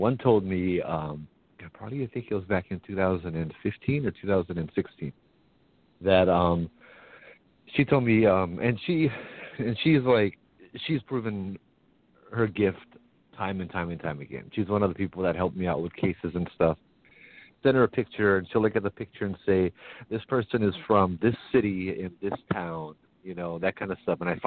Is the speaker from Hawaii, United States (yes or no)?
yes; Hawaii, United States; But because as a Hawaiian, there are scholarships for me.